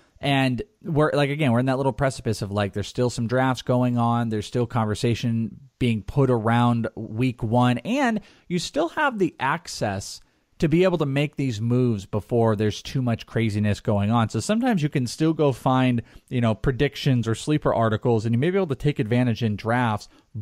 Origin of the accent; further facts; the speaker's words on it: Wales, United Kingdom; I'm Welsh.